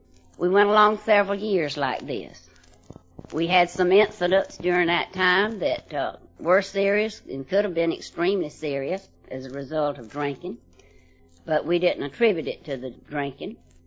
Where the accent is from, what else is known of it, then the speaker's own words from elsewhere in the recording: Swainsboro, Georgia, United States; When I was a junior in high school, a young man moved to my hometown of Swainsboro